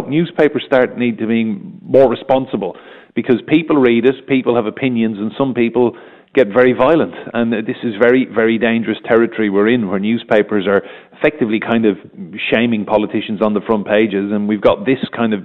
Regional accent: Ireland; I'm saying this as an Irish person as well

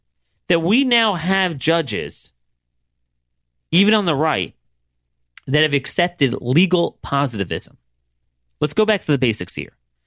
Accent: Maryland, United States; I mean, to this day, in my home state of Maryland, the state could say … you are not allowed to carry any sort of gun

